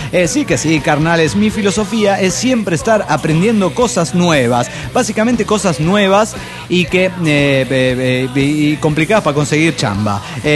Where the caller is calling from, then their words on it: Dominican Republic; Les comento que era aquí en mi país, República Dominicana, estamos indignados con el gobierno